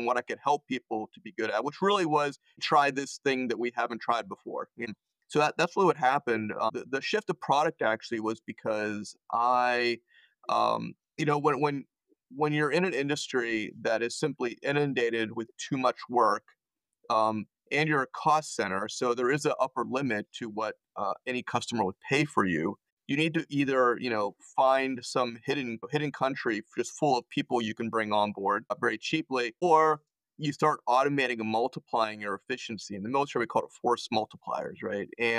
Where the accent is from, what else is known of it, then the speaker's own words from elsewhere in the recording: Pittsburgh, Pennsylvania, United States; And really what happened was that I'm from Pittsburgh